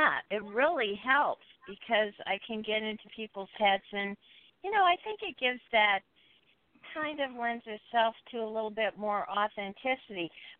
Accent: the South, United States; I'm from the South, and we always celebrate Christmas in July. Now, the funny part is, even though I remember that being celebrated when I was growing up, I never got any presents.

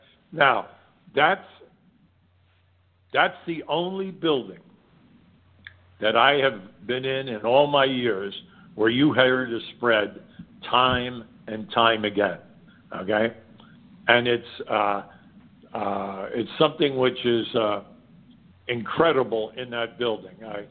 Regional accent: New Jersey, United States; also born or lived in New York; And growing up in New York, and I mean growing up in New Jersey and New York, they go hand in hand.

